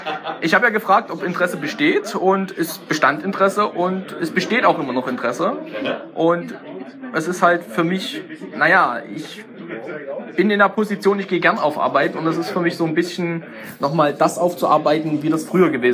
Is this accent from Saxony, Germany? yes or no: yes; Saxony, Germany; born there; now in Heilbronn, Germany; fast 28, gebürtiger Vogtländer, mittlerweile im Schwaben angekommen, in Heilbronn.